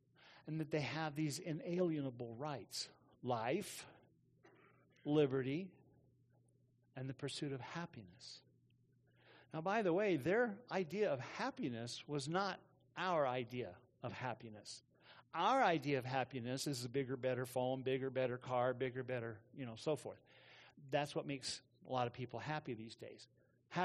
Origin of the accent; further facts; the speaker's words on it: United States; So it, to me, as an American, it really doesn't have any great importance, but it has great importance in Mexico.